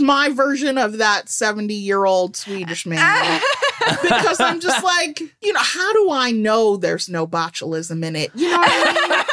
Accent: Midwest, United States; I'm from the Midwest. It's like half my blood is mayonnaise.

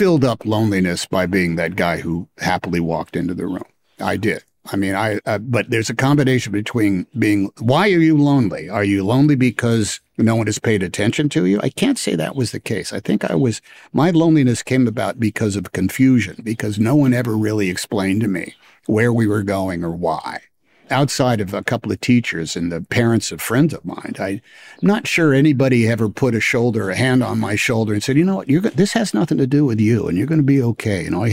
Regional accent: Oakland, California, United States; I didn't go to New York City. I was from Oakland, for goodness sake.

